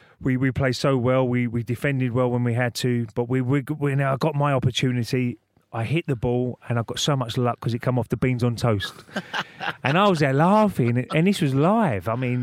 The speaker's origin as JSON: {"language": "English", "region": "England", "country": "United Kingdom", "said": "as an Englishman, we was brought up to watch every single FA Cup final"}